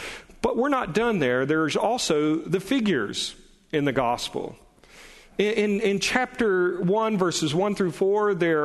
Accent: Shreveport, Louisiana, United States; Shreveport, Louisiana, which is my hometown.

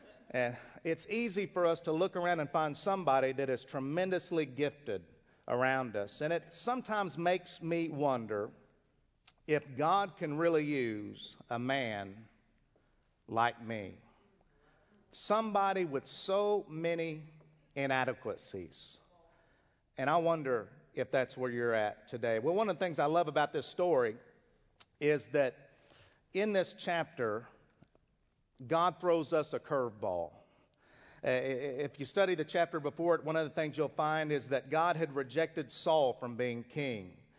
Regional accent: Tulsa, Oklahoma, United States; I was born in Northwest Tulsa, Oklahoma. I grew up in a trailer house. I didn't say mobile home. I said trailer house.

